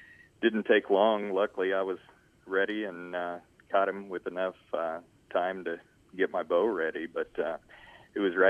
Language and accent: English; Emporia, Kansas, United States; You know, I grew up in Emporia, Kansas, born and raised, fished a lot as a kid.